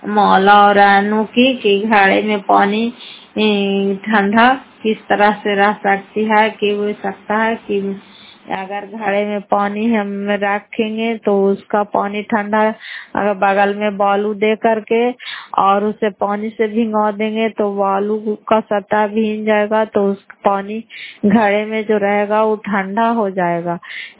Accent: Fatehpur, Bihar, India

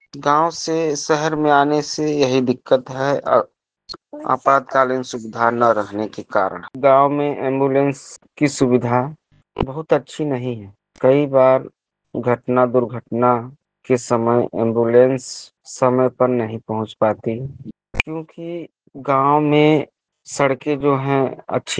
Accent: Mirzapur, Uttar Pradesh, India; गांव नगवासी, उम्र 34 साल, मिर्जापुर का रहने वाला हूँ।

